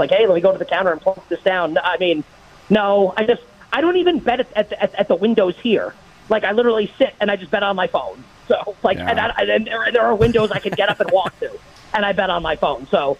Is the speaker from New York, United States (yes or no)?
yes; Queens, New York, United States; I'm from Queens. I grew up about 10 minutes from St. John's, so like I love this story.